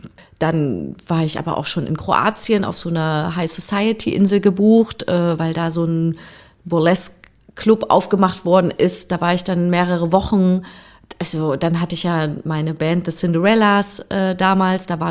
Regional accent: Freiburg im Breisgau, Baden-Württemberg, Germany; wenn ich in meine Heimat fahre. Zum Beispiel bin ich halt nicht im Osten sozusagen groß geworden, sondern in Freiburg im Breisgau.

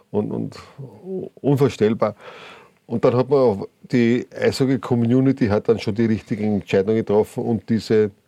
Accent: Austria; bei uns in Österreich

